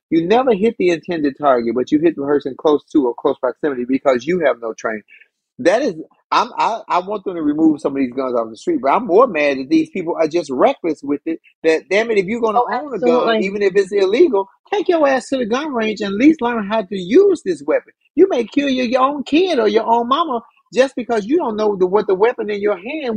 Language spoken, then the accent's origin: English; Chicago, Illinois, United States; I can't because my home state, my hometown, Chicago, Illinois, was off the rails this weekend.